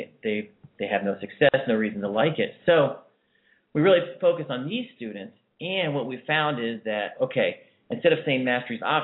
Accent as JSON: {"language": "English", "town": "Dayton", "region": "Ohio", "country": "United States", "also_born_or_lived": "North Carolina", "said": "I'm basically from Dayton, Ohio, and I wanted to be a teacher pretty much my whole life."}